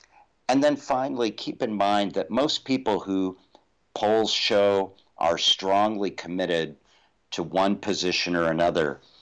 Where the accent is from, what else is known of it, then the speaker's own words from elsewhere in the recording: Chillicothe, Ohio, United States; I grew up in Chillicothe, Ohio, a small town.